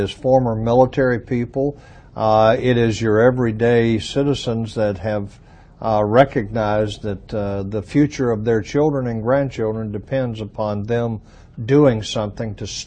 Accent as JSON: {"language": "English", "region": "North Carolina", "country": "United States", "tie": "born or raised there", "said": "Well, he is he's a young man from the South, which I grew up in North Carolina."}